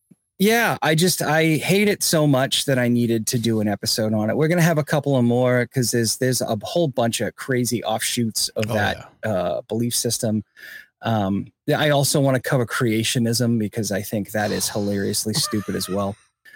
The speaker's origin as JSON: {"language": "English", "region": "New England", "country": "United States", "tie": "born or raised there", "said": "So I've always had, growing up in New England, I've always had a fascination and a deep respect for Native American communities."}